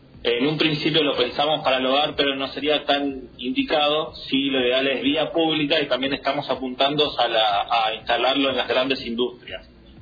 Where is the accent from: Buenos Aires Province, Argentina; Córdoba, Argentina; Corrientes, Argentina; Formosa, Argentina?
Corrientes, Argentina; Yo soy de Corrientes.